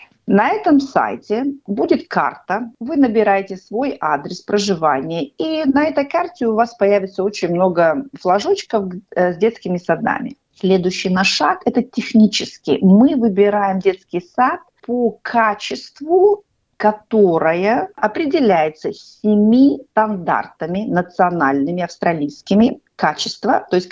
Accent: Russia; now in Australia; вот когда мы выросли в России

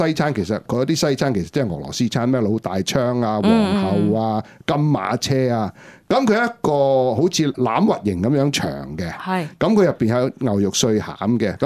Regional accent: Shanghai, China; 嗱上海咧，嗱咁因为我上海人啦，比较或者可以熟悉少少啦。

